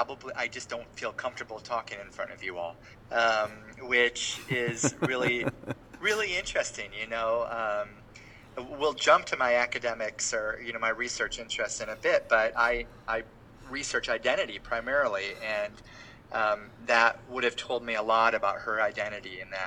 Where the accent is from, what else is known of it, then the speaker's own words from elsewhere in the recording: South Dakota, United States; I grew up in a very, very small town in South Dakota